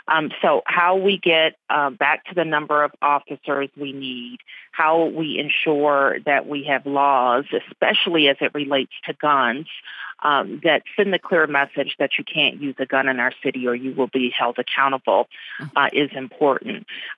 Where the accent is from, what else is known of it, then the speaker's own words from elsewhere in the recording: Washington, District of Columbia, United States; you know, I'm born and raised in Washington, D.C. I've seen D.C. at the worst of times.